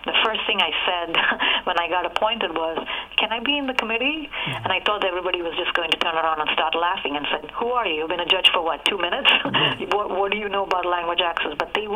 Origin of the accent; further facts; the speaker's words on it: India; moved away; growing up in India, the way I did, I spoke multiple languages. I'm multilingual. I can read and write several languages